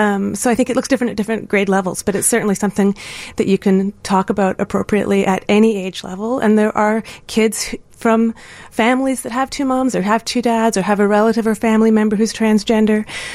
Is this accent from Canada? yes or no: yes; Canada; I'm from Canada, so I don't exactly know what the structures are in Illinois